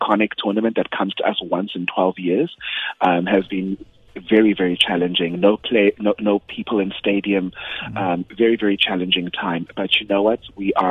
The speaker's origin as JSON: {"language": "English", "country": "South Africa", "said": "you've got a South African flag because we are proudly South African."}